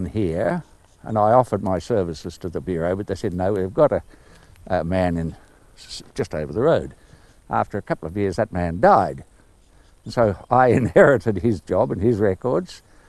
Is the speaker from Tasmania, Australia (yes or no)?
yes; Wynyard, Tasmania, Australia; I came from Wynyard area where it rains and rains and rains, and when it's not raining, it's raining more.